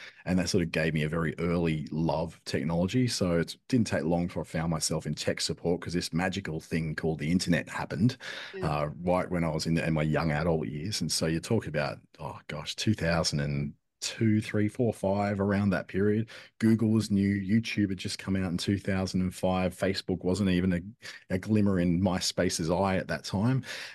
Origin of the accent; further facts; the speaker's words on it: Sydney, New South Wales, Australia; now in Darwin, Australia; I'm not originally from Darwin. I did grow up in Sydney